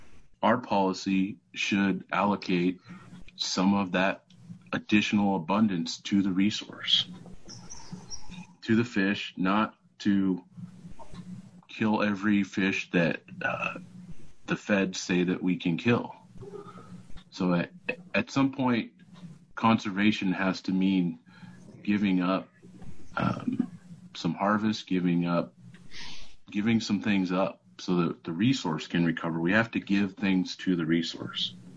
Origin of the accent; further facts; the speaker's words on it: Pasco, Washington, United States; from Pasco, Washington.